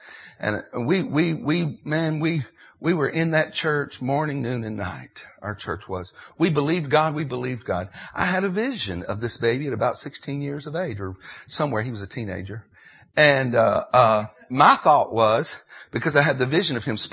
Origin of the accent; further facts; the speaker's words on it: Tennessee, United States; I'm from Tennessee.